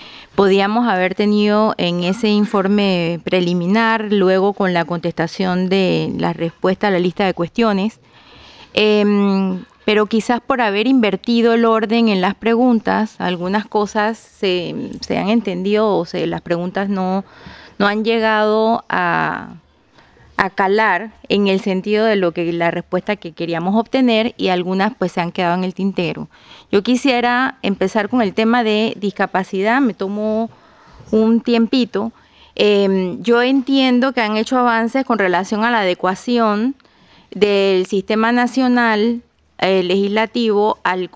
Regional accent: Panama; muy fuerte de Centroamérica, yo soy de Panamá.

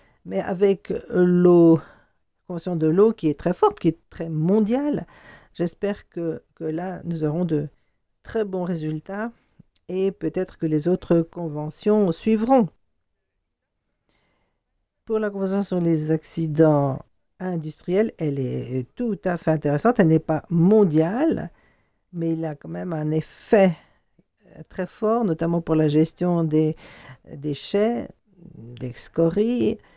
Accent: Switzerland; Et il y a des discussions à ce propos chez nous, en Suisse.

